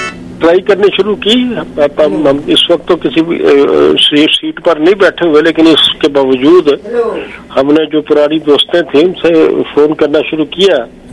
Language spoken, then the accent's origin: Urdu; Punjab, Pakistan; ہم بچپن میں دیکھا کرتے تھے, وہ آپ کو بھی یاد ہوگا پنجاب میں تو ہم کہا کرتے تھے